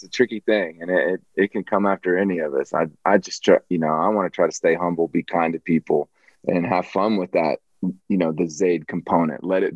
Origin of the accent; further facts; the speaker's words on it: Illinois, United States; in the southern part of Illinois, so, you know, Cubs were always on our radar as kids, even though we're pretty far from Chicago.